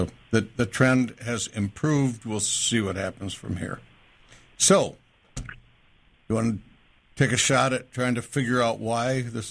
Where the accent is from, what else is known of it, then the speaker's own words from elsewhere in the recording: Florida, United States; But we're from Florida. Those things are okay.